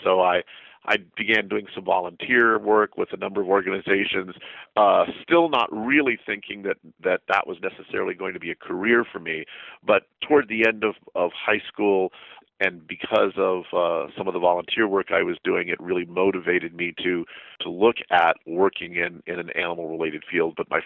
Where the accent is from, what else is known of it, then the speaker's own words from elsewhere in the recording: Texas, United States; also born or lived in New Mexico; I grew up actually in West Texas and in southern New Mexico. I grew up on a cattle ranch there that my family still runs and operates.